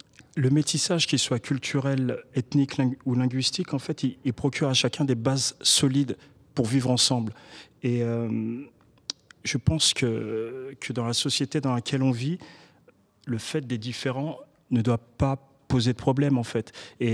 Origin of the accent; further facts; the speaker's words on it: Paris, Île-de-France, France; J'ai grandi en France, à Paris, puis en banlieue parisienne.